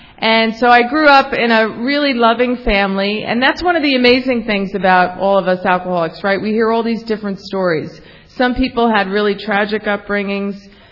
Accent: Tallahassee, Florida, United States; also born or lived in New Jersey; I'm from Tallahassee, Florida. I see some Tallahassees over there, yeah. Via New Jersey, I see some Jerseys over here.

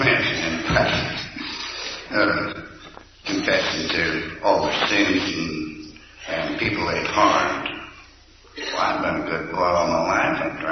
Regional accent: Washington, District of Columbia, United States; And I am from Washington, D.C.

